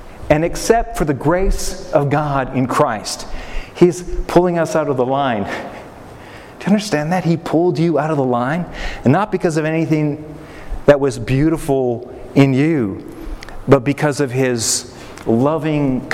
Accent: United States; I'm an American. I get to choose. I get to vote.

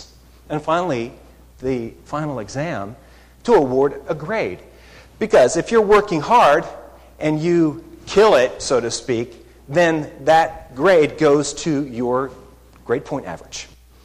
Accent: Canada; Now, I was living in Canada at the time. I'm Canadian.

